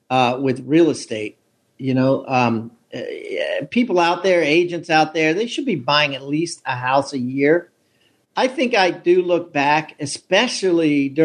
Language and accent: English; Columbia, Maryland, United States; I'm from Maryland. I was born in Columbia, Maryland, which is a suburb of Baltimore, and basically spent my first 50 years there.